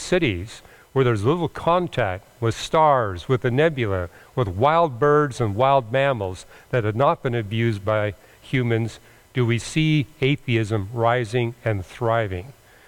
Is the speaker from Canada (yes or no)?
yes; British Columbia, Canada; something I appreciated when I was growing up in British Columbia.